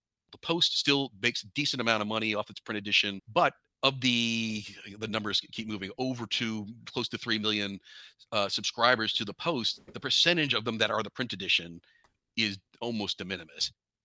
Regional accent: Phoenix, Arizona, United States; growing up in Phoenix, sometimes you felt very disconnected from global events

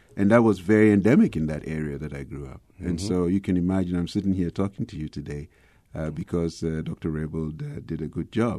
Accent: Ghana; I grew up in Ghana. It's a West African country with a population of about 20 million. And I grew up in a small town where they built a hydroelectric plant.

